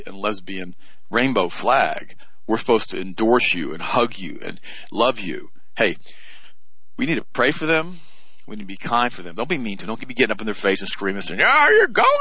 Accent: United States; Because I'm an American. I was born here. I was born here in 1955.

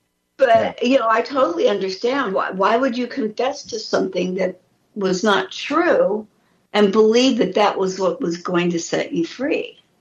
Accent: Los Angeles, California, United States; I grew up in the Watts riots.

